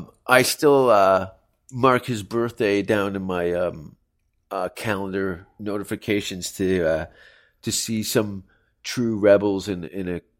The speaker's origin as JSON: {"language": "English", "town": "Hamilton", "region": "Ontario", "country": "Canada", "tie": "born or raised there", "said": "Idolized, I love the song and dance man of Martin Short, coincidentally, from my hometown."}